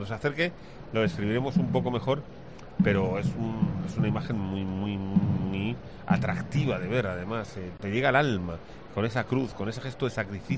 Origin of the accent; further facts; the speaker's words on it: Murcia, Region of Murcia, Spain; yo que soy de San Antolín